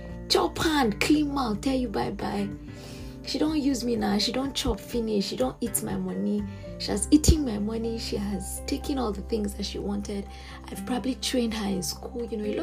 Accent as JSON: {"language": "English", "country": "Nigeria", "said": "I'm a Nigerian."}